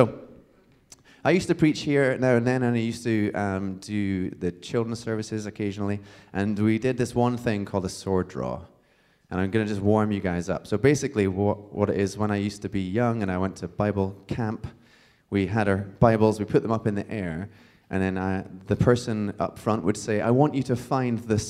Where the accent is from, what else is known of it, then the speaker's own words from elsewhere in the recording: Scotland, United Kingdom; as someone from a very small town in Scotland, yes, I am Scottish, even though I don't sound it